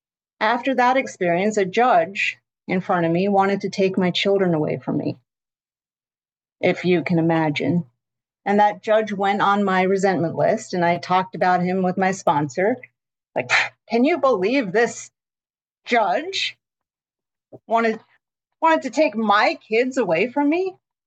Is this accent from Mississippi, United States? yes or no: no; Utah, United States; When I was growing up in Happy Valley, Utah, an only child, very different from everyone.